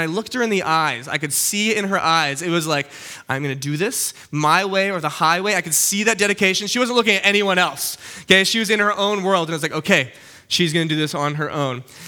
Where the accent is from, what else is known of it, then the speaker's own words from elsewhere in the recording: West Kelowna, British Columbia, Canada; I grew up in the Okanagan, okay? I grew up in West Kelowna, which is that way. And so I grew up here all my life. And so if you're the Okanagan, you know it's a beach town, right?